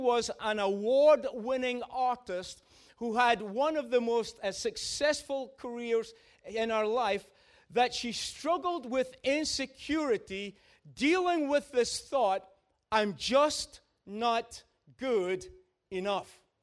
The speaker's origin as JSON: {"language": "English", "town": "Peterhead", "region": "Scotland", "country": "United Kingdom", "tie": "born or raised there", "said": "Someone said to me, \" … how did it feel being a black kid growing up in Peterhead?\""}